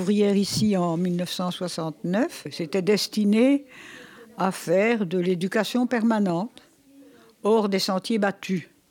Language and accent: French; Wallonia, Belgium; born there; je suis née dans le Brabant-Wallon